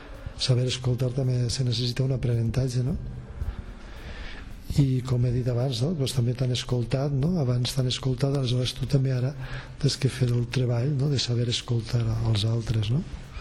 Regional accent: Vila-real, Valencian Community, Spain; Allà on jo soc de Vila-real, tot el País Valencià no hi ha cap monestir.

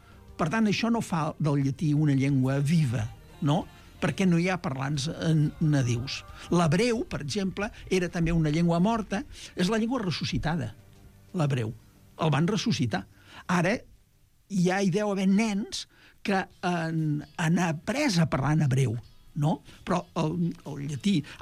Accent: Catalonia, Spain; aquí al Camp de Tarragona, d'on soc jo

